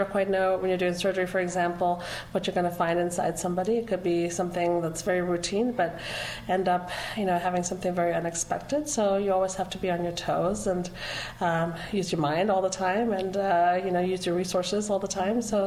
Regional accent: England, United Kingdom; moved away as an adult; also born or lived in Sri Lanka; now in Knoxville, United States; I was born in Sri Lanka. I lived in England growing up, and then came to the U.S. for college

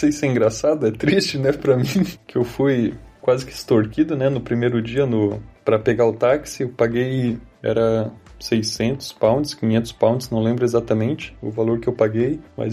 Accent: Santa Catarina, Brazil; Então, é que eu sou de Santa Catarina, lá é bem tranquilo nesse quesito.

